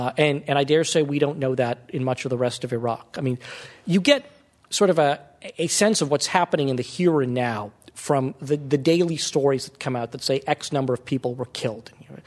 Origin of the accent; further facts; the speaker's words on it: United States; I, as an American journalist, I would announce myself as a correspondent from the Washington Post as an American